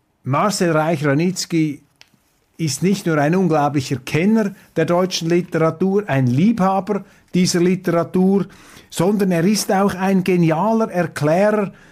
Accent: Switzerland; das mir als Schweizer vielleicht noch nicht so einleuchtet

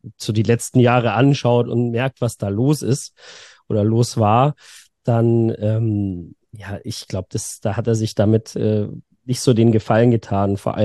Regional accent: Munich, Bavaria, Germany; wir als Münchner

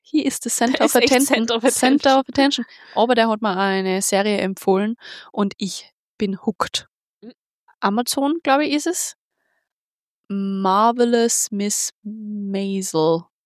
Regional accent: Austria; now in Vienna, Austria; In Wien bin ich eh voll die Anonyme, aber halt am Land, wo ich her bin

